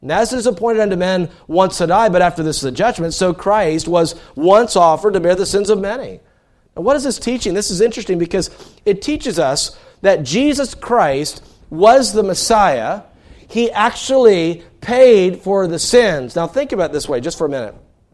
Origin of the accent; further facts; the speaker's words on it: Greenville, United States; My mom is from Iowa. But I was born and raised in Greenville. Greenville's kind of a transplant town.